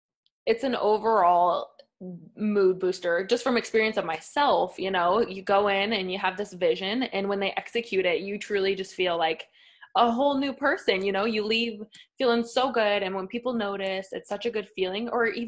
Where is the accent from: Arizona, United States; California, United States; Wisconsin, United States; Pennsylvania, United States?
Arizona, United States; Mesa; So I grew up in Mesa. I went to Red Mountain High School, and then I did a concurrent nursing program with Mesa Community College and ASU.